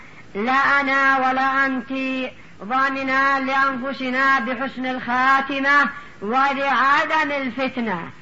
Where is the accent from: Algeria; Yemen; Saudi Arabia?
Yemen; والتعليم عندنا في اليمن أيضا خليط